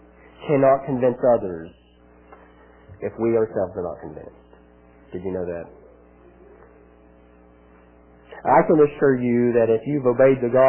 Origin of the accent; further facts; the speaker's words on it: United States; I'm an American. Red-blooded American.